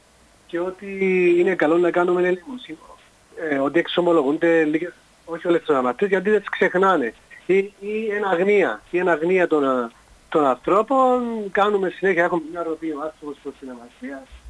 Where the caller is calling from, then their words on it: Nicosia, Nicosia District, Cyprus; είμαι από Λευκοσία.